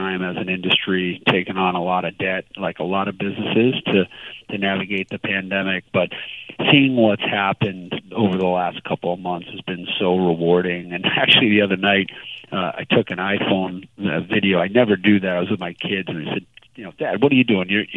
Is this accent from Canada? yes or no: no; New England, United States; growing up in New England, fell in love with the Red Sox